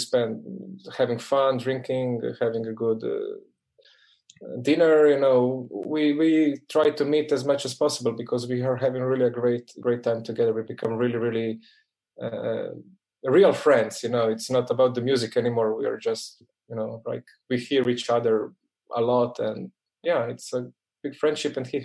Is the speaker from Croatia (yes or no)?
yes; Dalmatia, Croatia; He connects with us because I'm from Dalmatia.